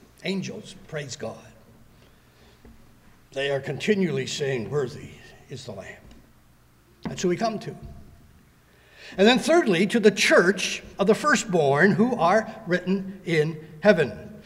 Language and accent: English; Canada; I'm a citizen of Canada. I'm a Canadian.